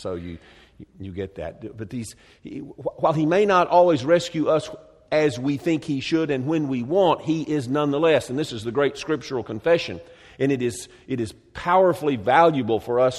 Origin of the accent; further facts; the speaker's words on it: Texas, United States; Kind of new to this area. No, I was raised in Texas.